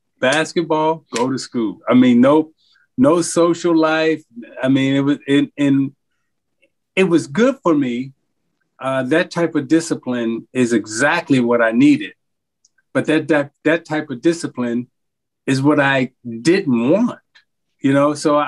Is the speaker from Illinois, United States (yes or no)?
yes; Chicago, Illinois, United States; And I'm from Chicago, right? So I'm thinking, like, he giving me a compliment.